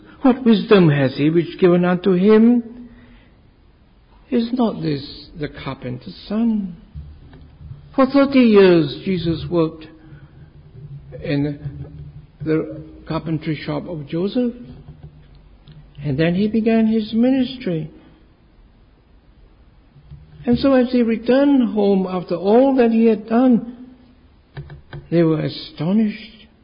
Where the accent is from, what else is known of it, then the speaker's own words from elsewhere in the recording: Singapore; I was born and bred in Singapore, and when I return to Singapore, I often meet friends, classmates